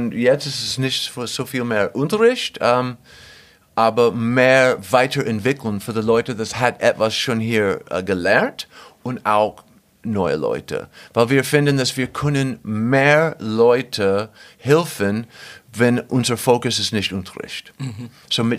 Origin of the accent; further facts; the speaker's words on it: Ohio, United States; German is a second language; Ich komme aus Ohio, zwischen Cincinnati und Dayton. Adams County